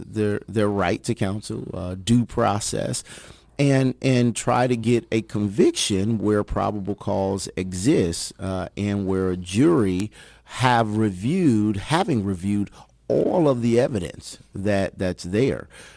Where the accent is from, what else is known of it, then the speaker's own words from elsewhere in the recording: Kansas City, Kansas, United States; Grew up, born and raised in Kansas City, Kansas, Wyandotte County, true dot.